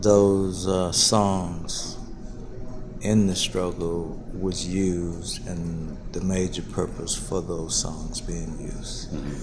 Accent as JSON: {"language": "English", "region": "Mississippi", "country": "United States", "tie": "born or raised there", "said": "I grew up in Mississippi, in southwest Mississippi, not too far from Macomb and Summit. I'm the youngest of 12 children. So, I grew up going to the churches."}